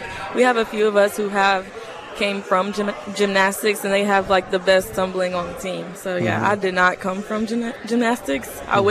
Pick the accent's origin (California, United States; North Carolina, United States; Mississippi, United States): Mississippi, United States; Hattiesburg; I'm from Hattiesburg, Mississippi.